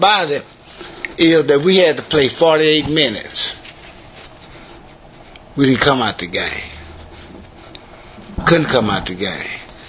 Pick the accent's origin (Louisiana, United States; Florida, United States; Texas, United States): Texas, United States; Lufkin; born there; I was born in Lufkin, Texas in 1947.